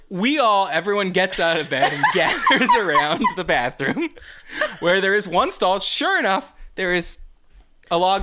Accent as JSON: {"language": "English", "country": "United States", "said": "By the way, I call it poop, because I'm an American."}